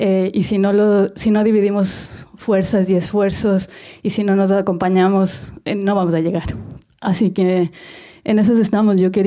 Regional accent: Ecuador; moved away; yo vengo de Ecuador y podemos tejer una alianza aquí

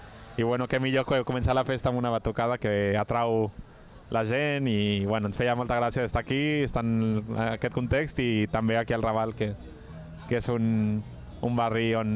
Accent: Mexico; now in Spain; Vinc de Mèxic, però bueno, visc aquí fa molt de temps

